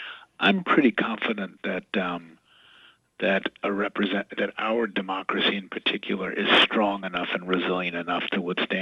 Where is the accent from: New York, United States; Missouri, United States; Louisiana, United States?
Louisiana, United States; New Orleans; And as a kid growing up in New Orleans, I had access to only two newspapers, the Stateside and the Times-Picayune.